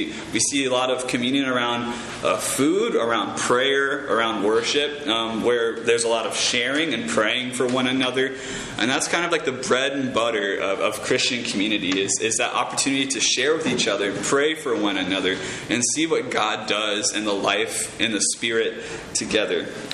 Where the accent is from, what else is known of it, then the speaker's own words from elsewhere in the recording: Virginia Beach, Virginia, United States; I am from Virginia Beach, Virginia. That's where I grew up.